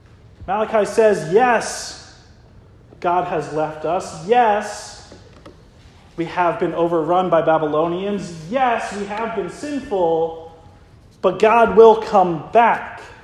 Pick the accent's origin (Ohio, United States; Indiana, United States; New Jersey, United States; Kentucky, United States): New Jersey, United States; Ocean City; My hometown is Ocean City, New Jersey. We're called a dry town.